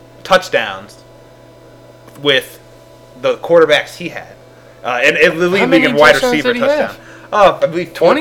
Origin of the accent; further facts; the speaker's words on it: St. Louis, Missouri, United States; We're from St. Louis. We know this.